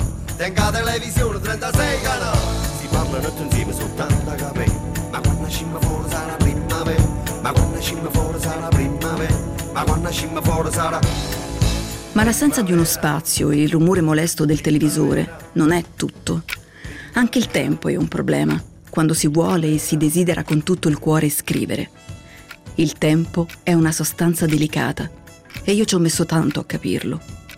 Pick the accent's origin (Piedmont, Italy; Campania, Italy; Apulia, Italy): Campania, Italy; Naples; Sono nata e cresciuta a Napoli, in una casa sovraffollata e chiassosa.